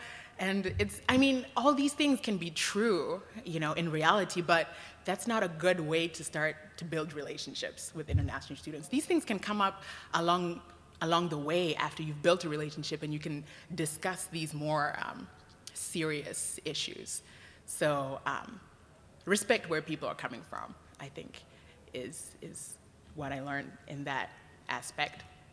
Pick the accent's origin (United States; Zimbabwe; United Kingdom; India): Zimbabwe; I have, when I've told people and interacted with different people that I'm from Zimbabwe